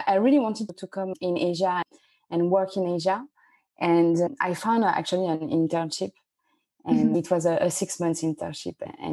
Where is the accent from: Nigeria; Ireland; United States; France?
France; Paris, Île-de-France; Yeah, I grew up in Paris and I'm a pharmacist.